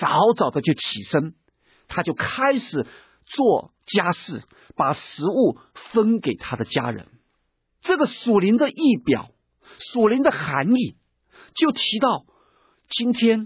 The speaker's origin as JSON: {"language": "Chinese", "country": "China", "said": "而我们中国人也有一句成语讲到说，一日之计在于晨"}